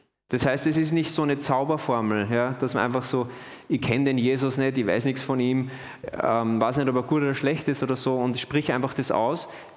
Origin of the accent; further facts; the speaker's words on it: Austria; bei uns als Österreicher